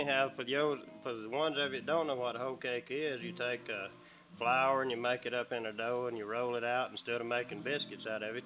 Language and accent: English; Alabama, United States; also born or lived in Daleville, Alabama; I was raised in Alabama. I was born in Daleville, Alabama. I'm 52 years old.